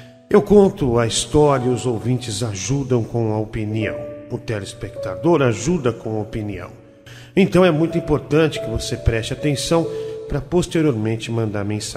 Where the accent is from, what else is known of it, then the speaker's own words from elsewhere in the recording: Paraná, Brazil; Sou do interior do Paraná.